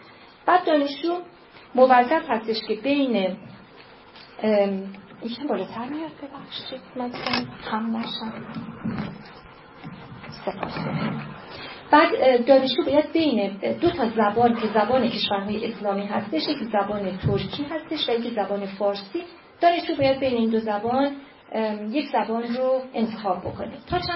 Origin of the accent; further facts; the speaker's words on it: Iran; به عنوان یه ایرانی شیعه